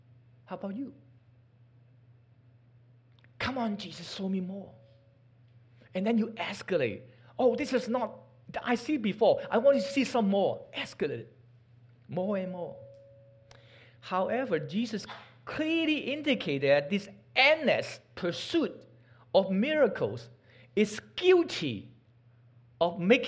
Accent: Hong Kong; English is a second language; now in United States; I'm came from Hong Kong, so my clock always show Hong Kong time and USA time. I don't know why. 25 years, I still kind of living sometimes remember Hong Kong.

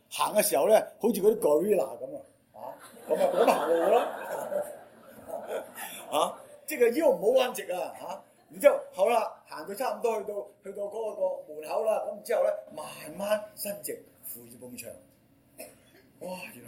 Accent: Guangdong, China; 即系我哋广东人就话我真条筋系嘛？

